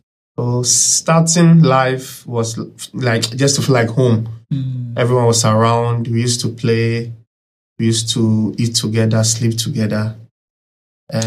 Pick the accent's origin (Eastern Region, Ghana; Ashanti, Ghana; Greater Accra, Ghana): Eastern Region, Ghana; I'm a young entrepreneur in Koforidua. I'm actually from Kweu, Eastern Region Obo.